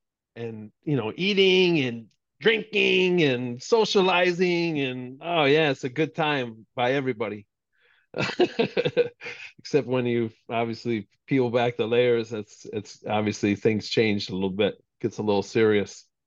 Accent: Milwaukee, Wisconsin, United States; In my hometown, I didn't mention that, but yeah, I'm born and raised in Milwaukee, okay. Wisconsin.

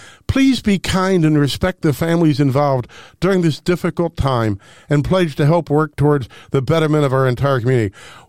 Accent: Missouri, United States; now in St. Louis, United States; I've lived in the city of St. Louis for the last 34 years. I grew up in the St. Louis suburbs where, you know, we didn't lock our doors.

